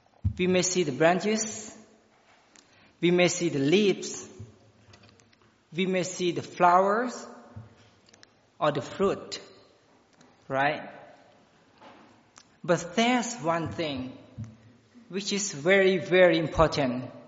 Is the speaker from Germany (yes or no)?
no; Laos; English is a second language; moved away as an adult; now in United States; I'm from Laos, and I've been here in the United States of America about 8 months through the International Volunteer Exchange Program